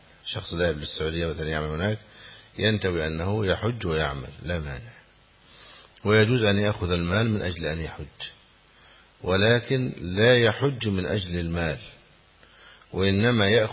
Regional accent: Egypt; هذا عندنا في مصر ما شاء الله

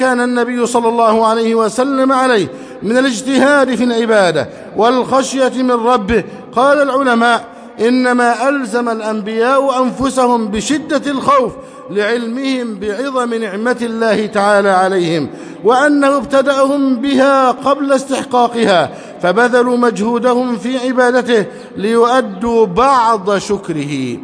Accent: Egypt; اللهم احفظ بلدنا مصر أمنا أمانا سخاء رخاء

